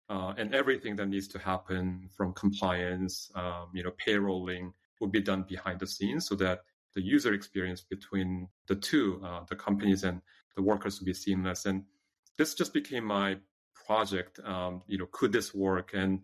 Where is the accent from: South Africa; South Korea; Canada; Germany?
South Korea; English is a second language; now in United States; But I'm originally from South Korea. I came to the States in the early 90s by myself, didn't speak the language, didn't know anyone.